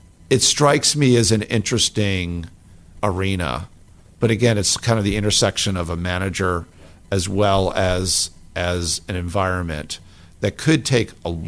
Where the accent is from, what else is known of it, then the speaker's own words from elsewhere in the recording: New York, United States; As a fan, since I grew up in the New York area and I'm a struggling Mets, Jets, Knicks fan